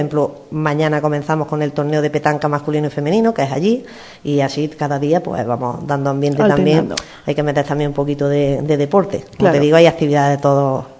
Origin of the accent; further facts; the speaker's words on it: Fuente-Tójar, Andalusia, Spain; todavía en mi pueblo, en Fuente Toja, hay todavía mucha tradición de vestirse de flamenca